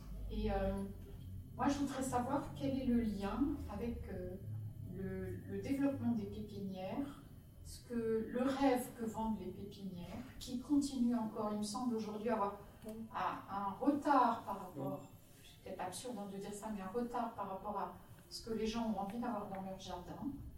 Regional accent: Grand Est, France; Moi je suis alsacienne d'enfance, on va dire

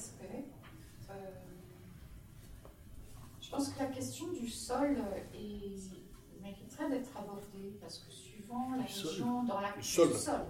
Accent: Grand Est, France; Moi je suis alsacienne d'enfance, on va dire

